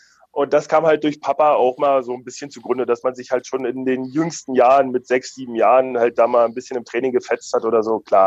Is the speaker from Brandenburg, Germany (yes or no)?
yes; Premnitz, Brandenburg, Germany; now in Eisenach, Germany; Genau, ich komme aus Premnitz gebürtig. Das ist ein kleines Dörflein, sage ich mal, am Havelland, 5000 Einwohner.